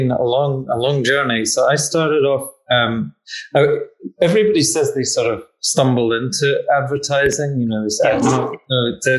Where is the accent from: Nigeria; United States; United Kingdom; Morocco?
United Kingdom; Scotland; I grew up in Scotland